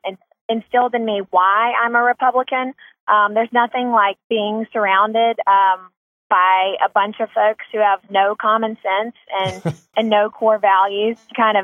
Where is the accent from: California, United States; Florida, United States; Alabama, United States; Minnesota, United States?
Alabama, United States; Beatrice; Well, I grew up in North Monroe County, a small community called Beatrice. I grew up on my family's cattle farm there. My family's been farming for about five generations in Monroe County. I went to high school in Monroeville.